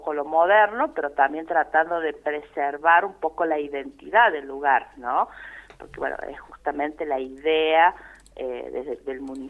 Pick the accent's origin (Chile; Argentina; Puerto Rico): Argentina; Carolina; yo soy de acá de Carolina, orgullosísima, fan número uno de mi pueblo.